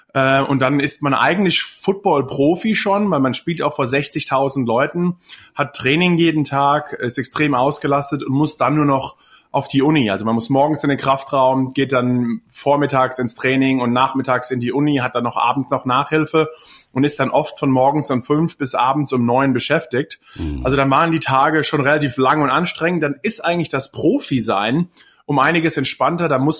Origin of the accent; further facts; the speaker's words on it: Germany; now in United States; ich komme aus Deutschland